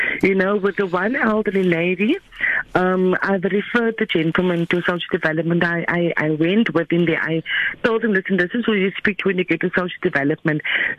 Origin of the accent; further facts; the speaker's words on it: Strandfontein, Western Cape, South Africa; I grew up in Stramfontein, and I know Mrs. Koopman for many years.